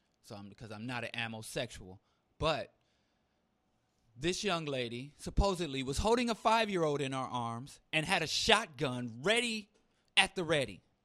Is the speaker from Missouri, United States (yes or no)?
yes; Missouri, United States; but I grew up in Missouri, you know, so this is just like background.